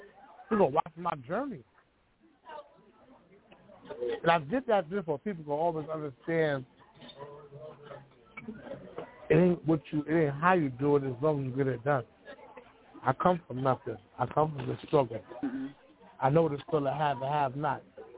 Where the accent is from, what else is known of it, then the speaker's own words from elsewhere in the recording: Bronx, New York, United States; also born or lived in Miami / Atlanta; So I'm born and raised in the Bronx, but I lived in Miami, I lived in Atlanta. You know what I mean? I've been everywhere.